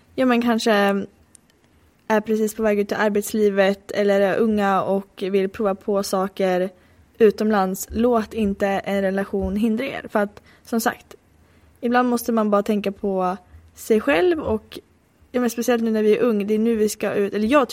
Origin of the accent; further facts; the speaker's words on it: Sweden; För jag lämnar min relation hemma i Sverige, om man säger så.